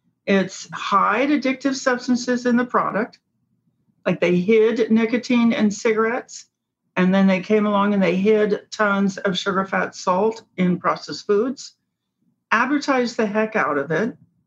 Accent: Cincinnati, Ohio, United States; I grew up in Cincinnati.

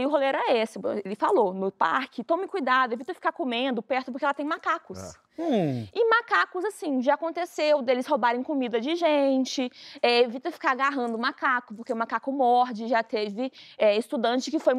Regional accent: Rio de Janeiro, Brazil; Sou do Rio de Janeiro. Já vi macaquinhos várias vezes em Pão de Açúcar.

